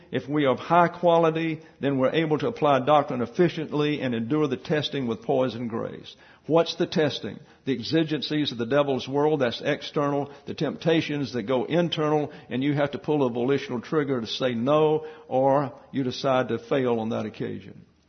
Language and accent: English; Alaska, United States; I'm from Alaska, and you can't scare me because I'm frozen to death all of my life.